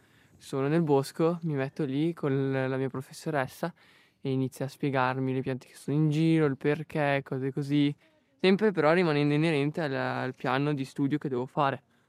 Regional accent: Lombardy, Italy; provengo dalla provincia di Lecco e faccio il tecnico agrario, sono in quarta.

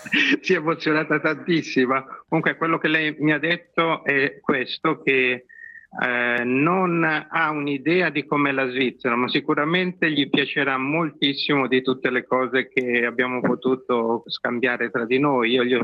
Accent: Sweden; Italian is a second language; Una volta ho detto: io vengo dalla Svezia, e la persona ha detto: ah, dalla Svezia, vicino, diciamo, in Liguria.

